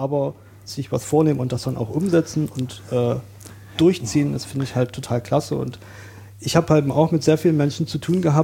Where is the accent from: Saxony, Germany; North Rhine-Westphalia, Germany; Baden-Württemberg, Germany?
Saxony, Germany; moved away as an adult; now in Berlin, Germany; Ich bin ein zugezogener Berliner. Das heißt, ich bin in Sachsen aufgewachsen und habe sozusagen für den Berliner Bereich einen Migrationshintergrund und bin seit 2009 in Berlin